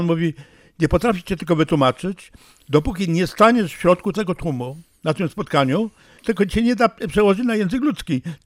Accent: Kraków, Lesser Poland, Poland; now in Rzeszów, Poland; a ja mówię, ja nie wiem, bo ja jestem z Krakowa, ale do Rzeszowa jestem przypisany

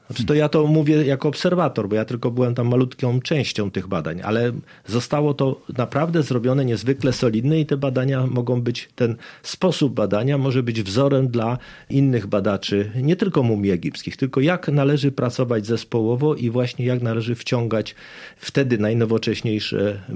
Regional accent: Rzeszów, Subcarpathian Voivodeship, Poland; ja tutaj mieszkając w dzieciństwie i w młodości w Rzeszowie, krążyłem między trzema bibliotekami

